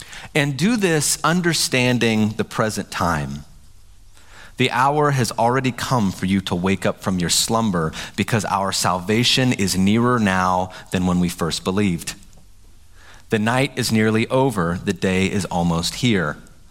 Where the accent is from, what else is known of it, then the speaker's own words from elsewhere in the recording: Appalachia, United States; my cultural background, I grew up in Appalachia. There's a deep mistrust of government and a propensity to do whatever we want.